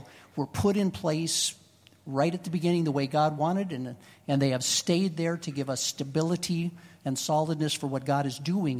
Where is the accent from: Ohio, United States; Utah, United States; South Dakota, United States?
Utah, United States; I'm from Utah, it's not a problem.